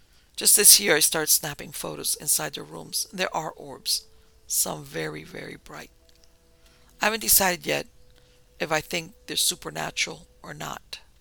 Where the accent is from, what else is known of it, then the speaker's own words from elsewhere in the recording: Canova, West Virginia, United States; I grew up in Canova, West Virginia, in a house that's been in my family for many, many years.